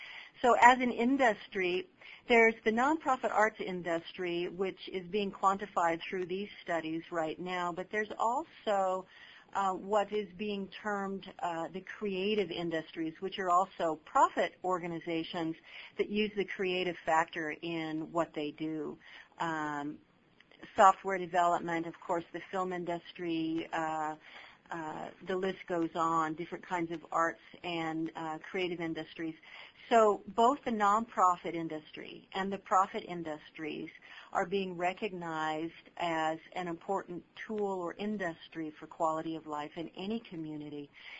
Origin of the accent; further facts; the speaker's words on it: Boise, Idaho, United States; native of Boise, Idaho, and so I'll just speak from why I give a damn. I was born and raised in Boise